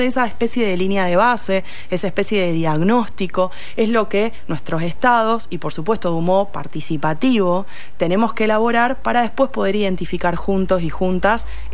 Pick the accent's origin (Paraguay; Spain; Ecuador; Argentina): Argentina; Rosario, Santa Fe; una ciudad en la Argentina como, no sé, Rosario, de donde vengo yo